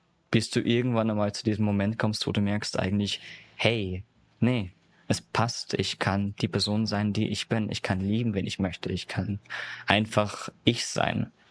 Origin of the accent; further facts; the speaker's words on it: Unken, Salzburg, Austria; Kleines Dörfchen im Pinzgau in Salzburg namens Unken. Und ist da kleines Bergdörfchen.